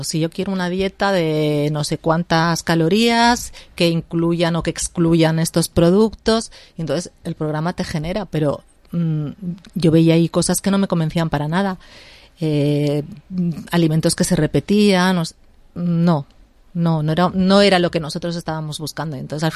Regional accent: Spain

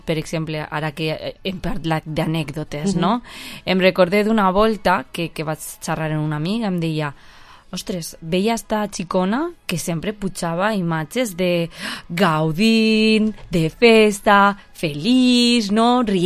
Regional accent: Les Alqueries, Valencian Community, Spain; jo sempre ho porto a la meua terreta perquè Lidón Valer és la directora musical de la banda de les Alqueries, Susana.

